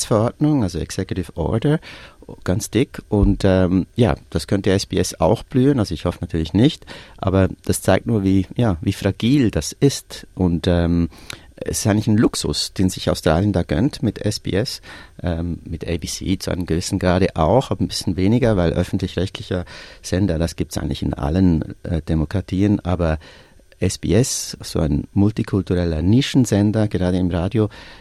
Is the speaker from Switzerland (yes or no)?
yes; Switzerland; first language Swiss German; German is a second language; Meine Herzenssprache ist mein Schweizer Dialekt